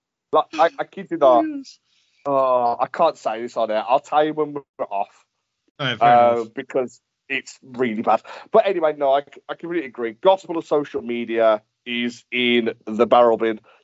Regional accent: Birmingham, West Midlands, United Kingdom; I'm from Birmingham and I'm smart.

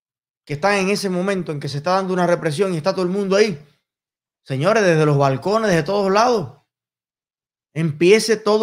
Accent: Cuba; Somos todos los cubanos. Todos los cubanos.

